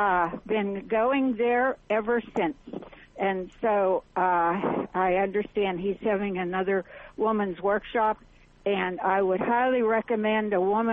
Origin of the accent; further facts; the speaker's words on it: Pittsburgh, Pennsylvania, United States; I'm a snowbird from Pittsburgh, Pennsylvania. Been driving myself out here to Surprise, Arizona from Pittsburgh for 15 years.